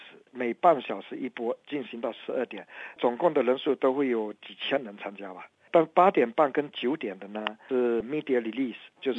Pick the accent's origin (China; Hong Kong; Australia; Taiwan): Australia; 我也是澳洲人嘛，所以呢我也不怕冷。